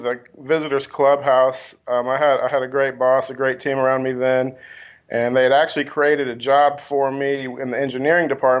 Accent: Kansas City, Missouri, United States; I grew up here in Kansas City, right on the east side.

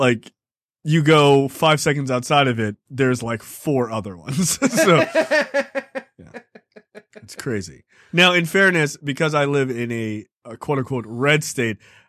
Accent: Maryland, United States; I'm from Maryland, very blue.

